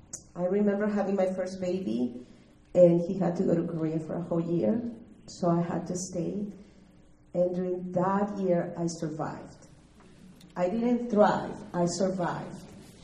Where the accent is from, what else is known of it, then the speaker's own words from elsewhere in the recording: Lima, Peru; I'm originally from Lima, Peru. And even though Lima is such a diverse city with people from many cultures, I grew up in a very sheltered family.